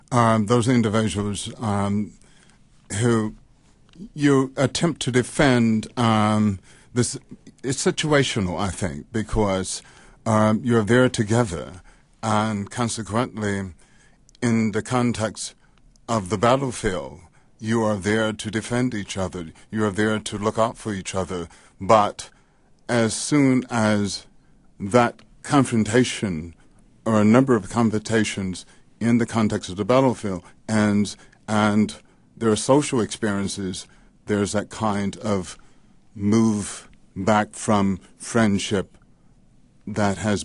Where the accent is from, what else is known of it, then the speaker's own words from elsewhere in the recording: Bogalusa, Louisiana, United States; I grew up in Bogalusa, Louisiana